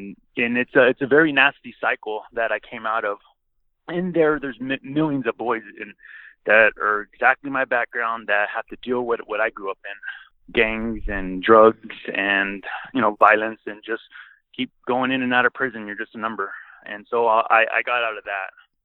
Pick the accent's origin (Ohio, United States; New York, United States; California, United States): California, United States; Clovis; also born or lived in Fresno; because I was born in Fresno, California, which is between San Francisco and L.A. So at this point, I moved to Clovis, California, which is a suburb.